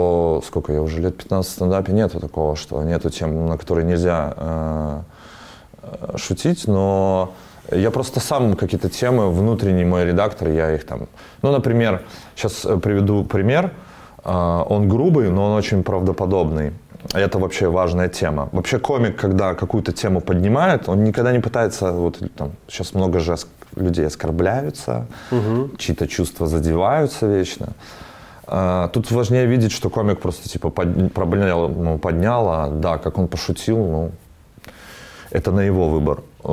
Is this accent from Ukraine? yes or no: no; Belarus; я из Беларуси